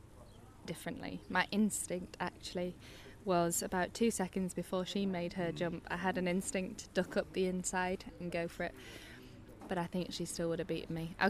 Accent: United Kingdom; as a British woman

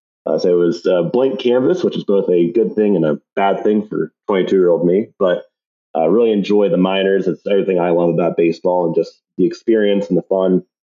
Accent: Columbus, Ohio, United States; I grew up in Columbus, Ohio, so Ohio State was alpha and omega.

